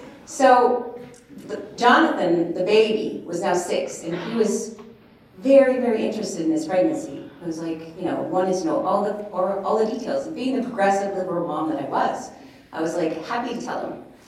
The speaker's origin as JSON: {"language": "English", "town": "Anchorage", "region": "Alaska", "country": "United States", "tie": "born or raised there", "said": "My mom was a teacher, and I was raised here in Anchorage, and she was the director of music at Central Lutheran over on 15th in Cordova."}